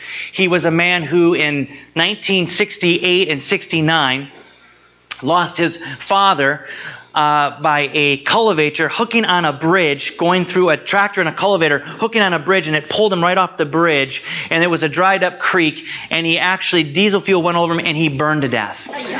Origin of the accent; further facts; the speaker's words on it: Minnesota, United States; also born or lived in South Dakota; Now, I grew up in Minnesota and South Dakota.